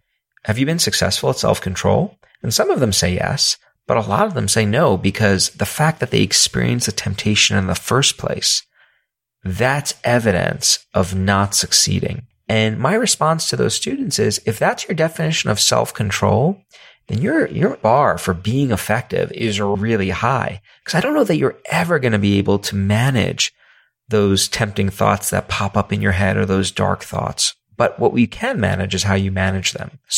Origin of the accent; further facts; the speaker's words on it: New York City, New York, United States; I'm a human being and I come from New York City.